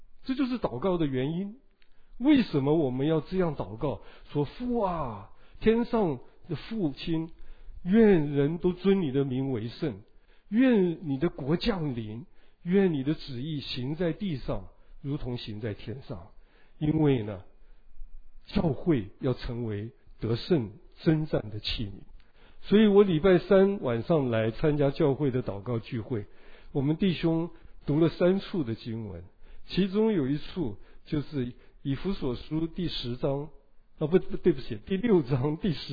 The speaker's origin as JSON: {"language": "Chinese", "country": "China", "said": "今天呢我们中国人都不喜欢从军，对不对啊？"}